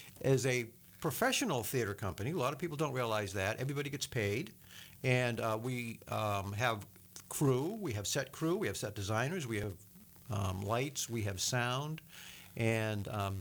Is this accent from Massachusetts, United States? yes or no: yes; Boston, Massachusetts, United States; accent: Boston; excuse my Boston accent